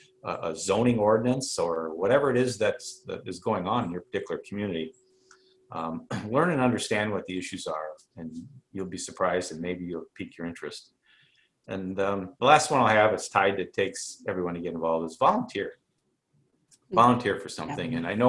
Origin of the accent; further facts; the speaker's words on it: Des Moines, Iowa, United States; I'm an Iowa kid, came up from Des Moines. I was born in Dubuque.